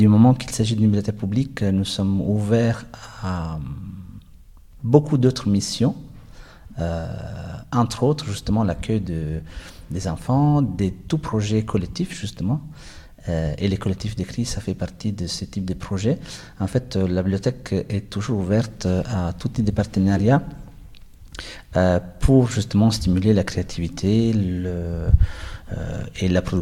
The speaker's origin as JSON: {"language": "French", "country": "Italy", "second_language": "French", "said": "je suis italien. Et donc, je travaille ici en tant que bibliothécaire à la bibliothèque de Saint-Jos, à la bibliothèque publique de Saint-Jos-Tenaud."}